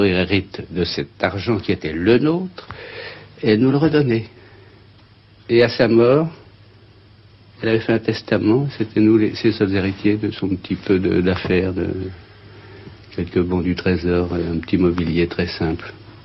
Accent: Normandy, France; born or raised there

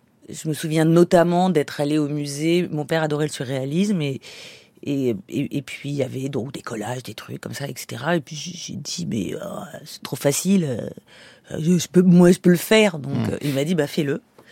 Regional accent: Antony, Île-de-France, France; born there; also born or lived in Sarcelles; je suis née en France, je suis née à Antony, et après...

